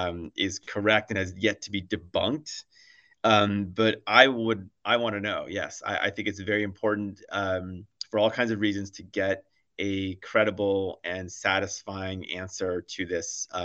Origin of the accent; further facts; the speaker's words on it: United States; But as an historian and as an American myself, I want to know the most information